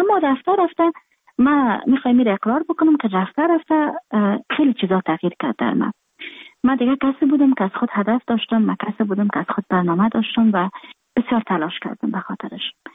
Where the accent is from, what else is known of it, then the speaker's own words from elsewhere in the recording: Afghanistan; moved away; من در خارج هستم، خارج از افغانستان هستم، اما اوتو لحظه ای نیست که افغانستان در قلب من نباشه